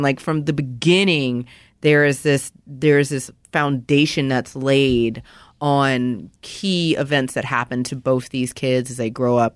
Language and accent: English; Louisiana, United States; accent: Louisiana; I'm from Louisiana, so my accent is probably going to come out in a second.